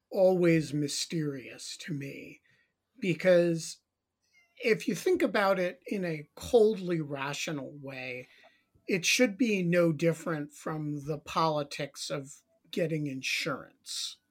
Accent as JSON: {"language": "English", "town": "New York City", "region": "New York", "country": "United States", "tie": "born or raised there", "said": "I grew up in the New York City area."}